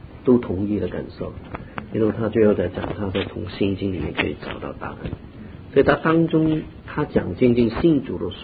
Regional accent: Hong Kong; 跟我们在香港长大了是重坏的

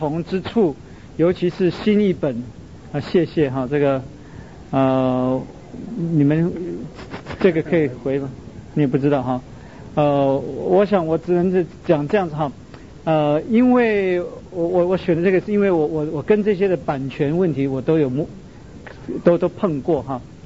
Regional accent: United States; 我个人呢，因为我在美国长大了

